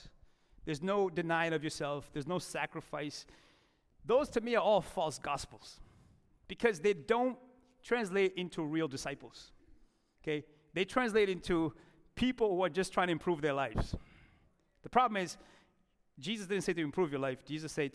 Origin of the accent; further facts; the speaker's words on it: United States; Now, I believe in this country. I'm an American. I have dual citizenship.